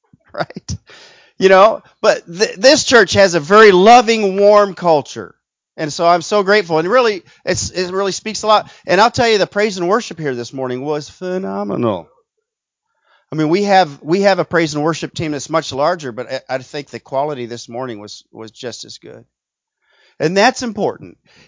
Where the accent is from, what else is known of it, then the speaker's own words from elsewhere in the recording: Pennsylvania, United States; also born or lived in Southern United States; And I'm from the country. I'm from Pennsylvania, northern Pennsylvania. But I spent a lot of time living down in the South.